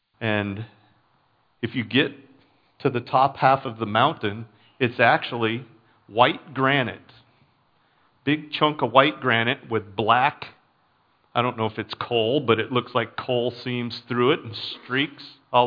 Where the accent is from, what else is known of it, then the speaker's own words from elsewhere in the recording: Fairbanks, Alaska, United States; I grew up in Fairbanks.